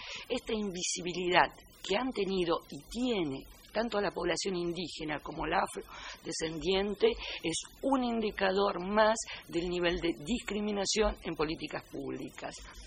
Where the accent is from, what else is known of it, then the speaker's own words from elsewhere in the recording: Argentina; soy argentina